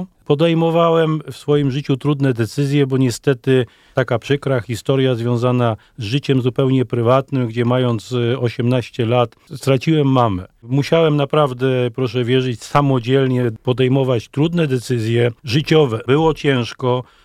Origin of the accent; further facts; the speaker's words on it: Staszów, Świętokrzyskie Voivodeship, Poland; urodziłem się, mieszkam, wychowałem się w Staszowie, w województwie świętokrzyskim, jestem rodowitym mieszkańcem tej ziemi.